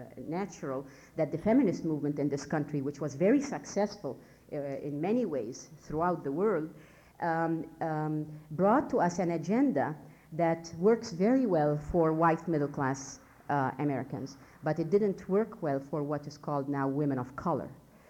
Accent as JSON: {"language": "English", "country": "Egypt", "tie": "born or raised there", "said": "I grew up in Egypt. The one who sat next to me in third grade was a Jewish Egyptian. The one who sat next to me the other side was a Coptic, a Christian Egyptian, and I was Muslim Egyptian"}